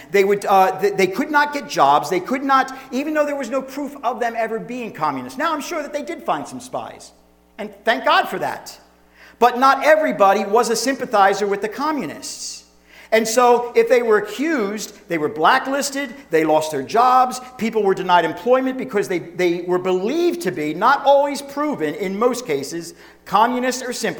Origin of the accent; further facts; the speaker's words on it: United States; I do that because I'm an American.